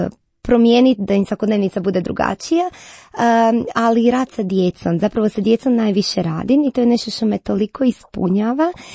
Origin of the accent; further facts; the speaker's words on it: Split, Split-Dalmatia County, Croatia; now in Zagreb, Croatia; Pa evo, dolazim iz Splita, ali došla sam na studij u Zagreb